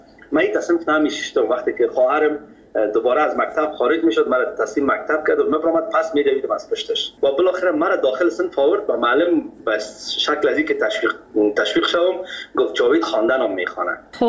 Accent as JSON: {"language": "Persian", "region": "Kabul", "country": "Afghanistan", "tie": "born or raised there", "said": "در فامیل که ما بزرگ شدیم ما از مردم خود کابل هستیم، از شهر کونه کابل."}